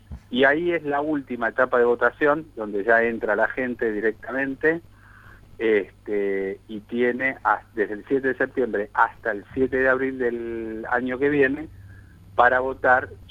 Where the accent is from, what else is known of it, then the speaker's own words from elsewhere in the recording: Argentina; tuvimos la suerte como argentinos